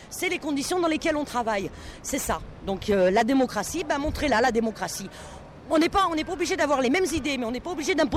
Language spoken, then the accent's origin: French; France; On n'est pas en Suède déjà, on n'est pas suédois, on est français.